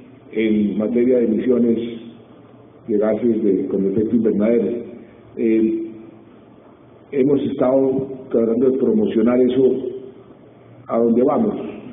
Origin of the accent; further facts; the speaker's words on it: Colombia; por nuestros propios intereses como colombianos